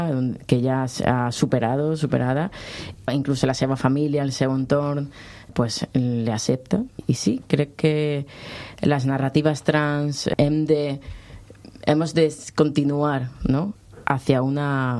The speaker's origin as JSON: {"language": "Catalan", "town": "Níjar", "region": "Andalusia", "country": "Spain", "tie": "born or raised there", "second_language": "Catalan", "said": "yo vaig créixer a Níjar, yo vaig créixer a Almería."}